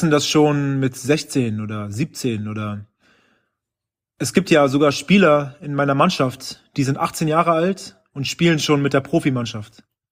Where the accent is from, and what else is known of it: Berlin, Germany; born or raised there